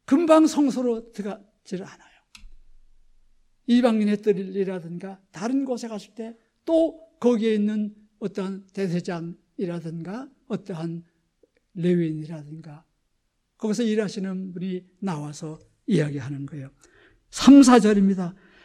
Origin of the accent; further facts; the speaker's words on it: North Korea; now in South Korea; 저희 경우는 이북에서 피난 왔어요.